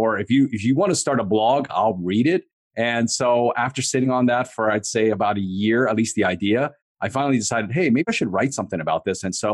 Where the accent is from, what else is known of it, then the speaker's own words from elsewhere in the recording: Maryland, United States; Yeah, I grew up in the East Coast in Maryland. I did all of my schooling there.